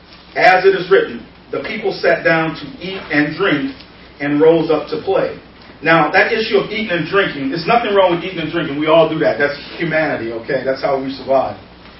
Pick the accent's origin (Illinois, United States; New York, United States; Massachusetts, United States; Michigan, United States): Illinois, United States; Chicago; And then before that, back in Chicago, my hometown, with Sherwood Ministries and other ministries.